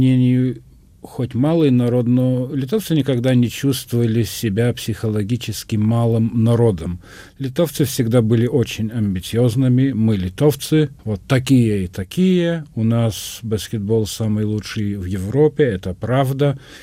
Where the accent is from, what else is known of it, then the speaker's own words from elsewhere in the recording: Lithuania; Я сам из Северной Литвы, и Литву можно разделять на две части.